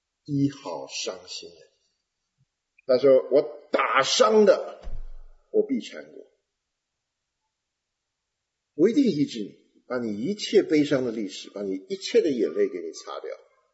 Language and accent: Chinese; China; 这些我们中国人讲的风土人情